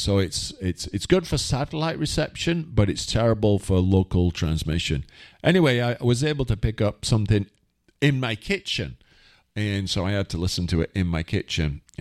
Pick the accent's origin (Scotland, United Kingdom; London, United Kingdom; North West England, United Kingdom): North West England, United Kingdom; Wigan; Northern Soul, which is something I grew up with back in my hometown of Wigan.